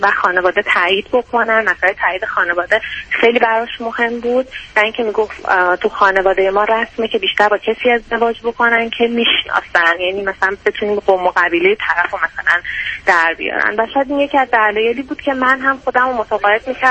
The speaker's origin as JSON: {"language": "Persian", "country": "Iran", "moved": "as an adult", "lives_now": "Canada", "said": "بله، من از ایران مهاجرت کردم به عنوان اسکیل ورکر."}